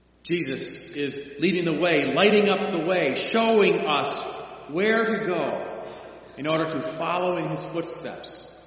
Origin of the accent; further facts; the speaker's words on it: Chicago, Illinois, United States; In our house on Sunday mornings when I grew up in Chicago, Sunday mornings, either the radio was tuned to a station playing pipe organ music